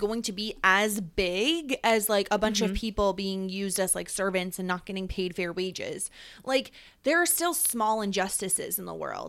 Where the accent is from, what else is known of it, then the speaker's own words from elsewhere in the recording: New York, United States; accent: upstate New York; I mean, we're both from the Northeast, right? Like, we both yeah. don't have, like, the best accents that anybody has ever heard. Like, no one's ever like, I wish I had an upstate New York accent.